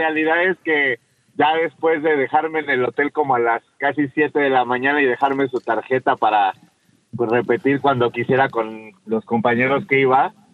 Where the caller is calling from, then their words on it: Mexico City, Mexico; De Ciudad de México FM.